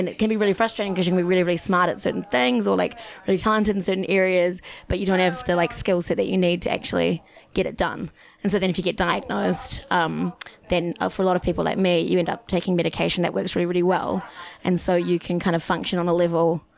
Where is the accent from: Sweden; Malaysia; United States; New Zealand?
New Zealand; No, I'm from New Zealand.